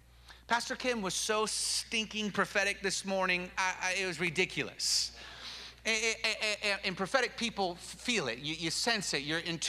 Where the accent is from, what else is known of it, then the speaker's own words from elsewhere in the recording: Seattle, Washington, United States; This is where I was born. I grew up in Seattle. Go Seahawks.